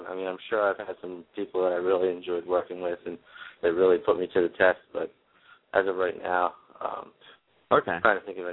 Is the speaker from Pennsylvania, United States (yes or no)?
yes; Bristolboro, Pennsylvania, United States; when we did a charity event in my hometown of Bristolboro, Pennsylvania.